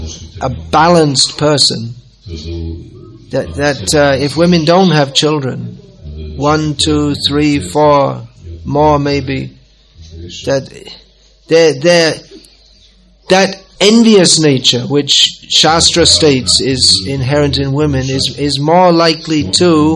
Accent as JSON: {"language": "English", "country": "United Kingdom", "said": "Being British, I beg to differ. I politely beg to differ here."}